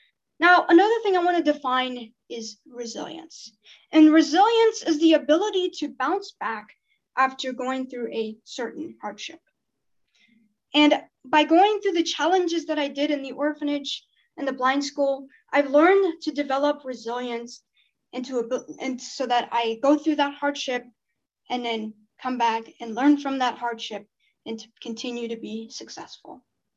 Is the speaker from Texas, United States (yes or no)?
no; Kansas City, Missouri, United States; also born or lived in Armenia; I am from Kansas City, Missouri. I was born in Armenia. I lived there for about 9 years.